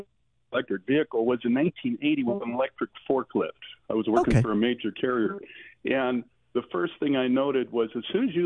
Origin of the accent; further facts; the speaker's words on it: Seattle, Washington, United States; when Mark and I grew up in Seattle, Metro, formerly Seattle Transit System, had electronic trolley buses.